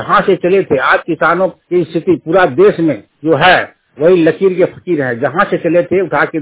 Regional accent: Pithoria, Jharkhand, India; ग्राम पिठोरिया जिला रांची झारखंड का रहने वाला हूँ।

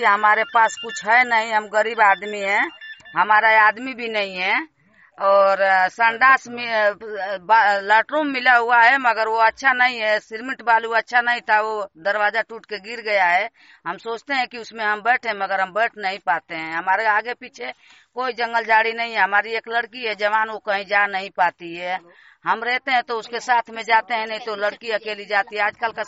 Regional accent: Rewaria, Uttar Pradesh, India; तू रेवरिया गाँव के रहने वाली हूँ। गाजीपुर हमारा जिला है

